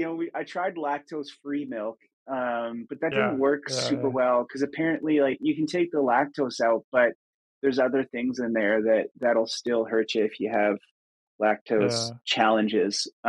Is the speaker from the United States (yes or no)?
no; Canada; I'm very Canadian there and saying Tim Hortons.